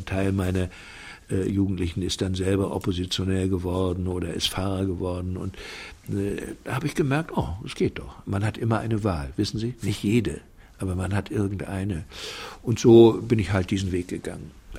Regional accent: Baltic coast, Germany; Und ich hing auch irgendwie an meiner Heimat an der Ostsee da oben.

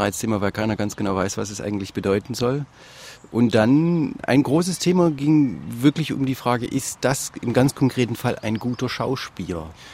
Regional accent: East Germany, Germany; Also ich komme aus der DDR, da waren eben bestimmte andere Kriterien wichtiger für die Bühne.

